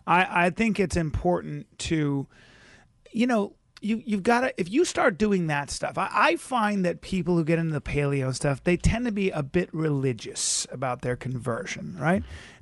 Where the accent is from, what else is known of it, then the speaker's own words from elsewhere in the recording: Los Angeles, California, United States; I'm a comedian from Los Angeles.